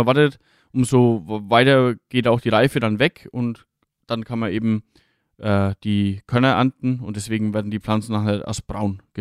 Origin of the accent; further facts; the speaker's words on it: Bavaria, Germany; Wobei dieses Dreschen vom Mais und dieser Hochschnitt bei uns jetzt hier nicht so viel Rolle spielt, bei uns in Franken.